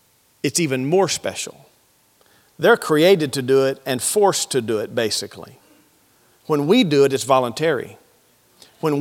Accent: Texas, United States; Probably not how you pronounce it, but I'm Texan, so it's Chebar.

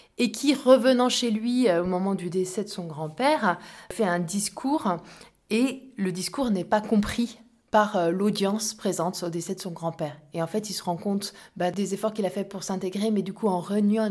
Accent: Besançon, Bourgogne-Franche-Comté, France; accent: Franc-Comtois; Ben moi, je suis originaire de Besançon. Donc, certains très habitués peuvent détecter des petites pointes d'accent franc-comtois, mais à vrai dire, assez peu.

